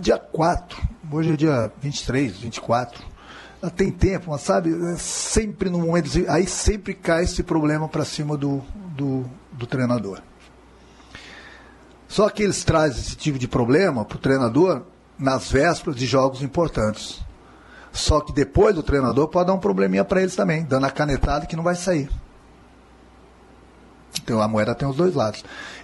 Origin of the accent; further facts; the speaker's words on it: Rio Grande do Sul, Brazil; E eu posso criticar bastante, porque eu sou gaúcho.